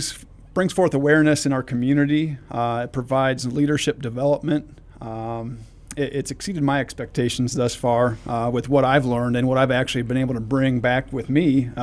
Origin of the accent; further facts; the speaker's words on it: Lincoln, Illinois, United States; I come from Lincoln is where I grew up and came up here for Illinois State